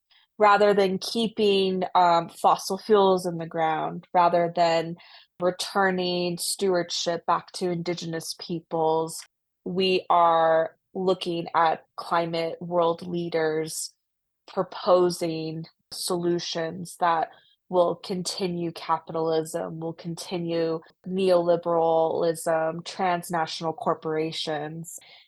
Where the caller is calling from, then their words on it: Sandia, New Mexico, United States; am from Sandia Pueblo and Yuchi. I'm the executive director for Pueblo Action Alliance, and I'm calling in from Sandia, New Mexico.